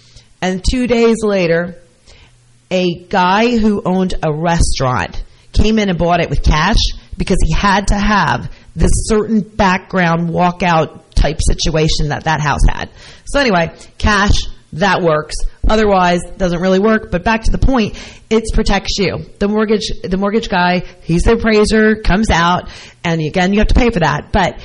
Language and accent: English; Michigan, United States; born there; also born or lived in Florida / Georgia / Louisiana / New Jersey; now in Hunterdon County, United States; I've lived here my whole life, pretty much. I was born in Michigan, then I moved to Florida, Georgia, Louisiana, New Jersey, Pennsylvania, Baltimore, back Pennsylvania, back to New Jersey